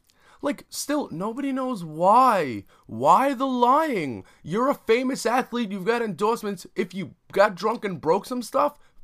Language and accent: English; Brooklyn, New York, United States; I'm from Brooklyn. I know a lot of neighborhoods that I can go see fights for free right now.